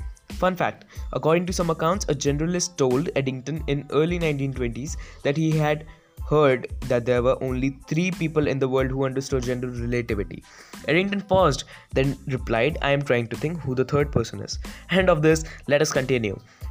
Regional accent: India; Being an Indian, it is a moment of pride and joy for me because Subramanian Chandrasekhar was an Indian who gave the world Chandrasekhar limit.

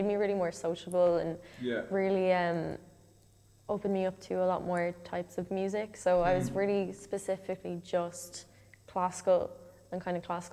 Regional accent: Galway, County Galway, Ireland; I'm 17. I'm from Galway and I sing opera.

